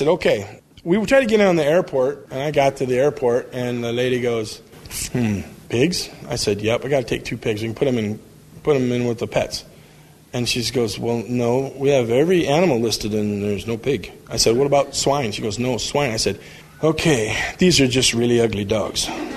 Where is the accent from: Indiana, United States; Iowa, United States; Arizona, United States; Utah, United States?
Iowa, United States; I said, dude, I'm not from Missouri. I'm from Iowa, and I got the Iowa Swabian Hall, and this is why I call it this, is because I'm from here.